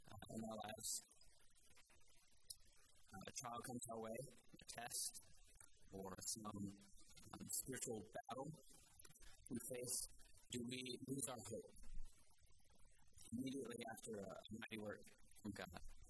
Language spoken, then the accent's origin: English; Kingston, Washington, United States; I'm from Kingston, Washington.